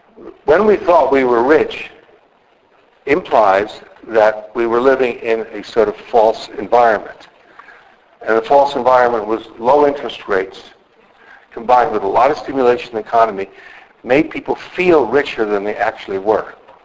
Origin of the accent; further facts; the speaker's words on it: Germany; first language German; English is a second language; Both my parents are German. English is my second language. German was my first language. And as a German, I get an almost erotic satisfaction out of making checklists and then crossing them off.